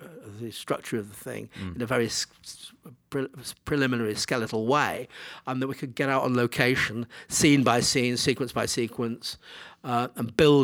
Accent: Manchester, North West England, United Kingdom; I grew up in Manchester, where my current film is set, coincidentally. Until I was 17, when I went to London to be a student at RADA

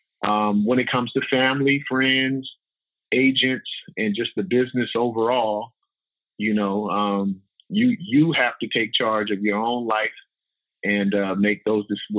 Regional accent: West Coast, United States; On top of, I grew up on the West Coast, right?

